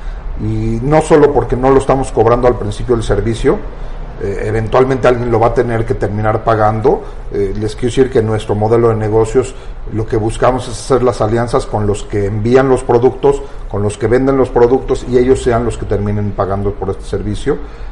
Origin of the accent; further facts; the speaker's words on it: Mexico; me duele como mexicano